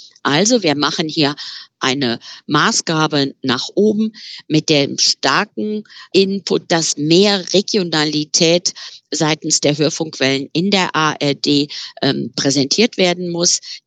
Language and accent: German; Southwest Germany, Germany; meiner Heimatregion Rheinland-Pfalz und Baden-Württemberg, die gemeinsam den SWR als Hörfunkgebiet haben